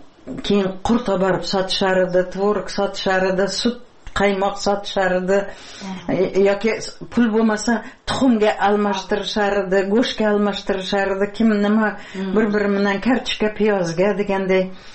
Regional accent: Piskent, Tashkent Region, Uzbekistan; Men shu yerlarda tug'ilganman-da. Eshik deraza bo'lmagan. Piskentda, ha, garnak degan yer bor edi, leshoz degan.

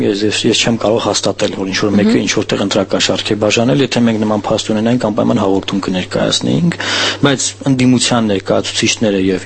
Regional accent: Vanadzor, Lori, Armenia; Ես ծնվել մեծացել եմ Վանաձոր քաղաքում, հենց կենտրոնում եւ ինձ այդտեղ են ճանաչում

